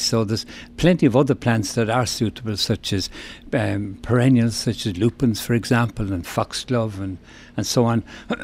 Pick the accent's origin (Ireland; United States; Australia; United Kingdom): Ireland; Ballyjamesduff, County Cavan